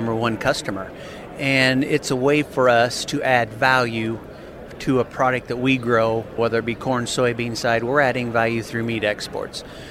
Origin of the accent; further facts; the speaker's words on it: Nebraska, United States; I'm a producer from South Central Nebraska, about 100 miles southwest of Lincoln, Nebraska.